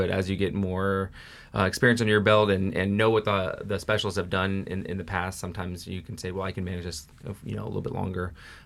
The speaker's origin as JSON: {"language": "English", "town": "Fairbanks", "region": "Alaska", "country": "United States", "tie": "born or raised there", "said": "I grew up in Fairbanks, North Pole area."}